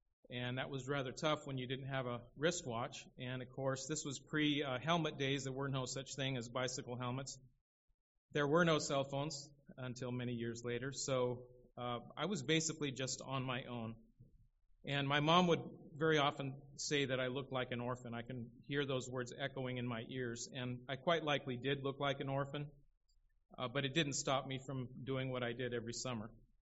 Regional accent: Pasadena, California, United States; I grew up in Pasadena

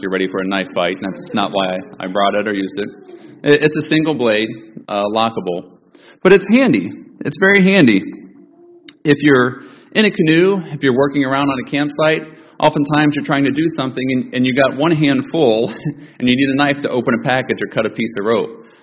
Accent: Ohio, United States; Now, as most of you know, I'm from up north. I'm from Ohio.

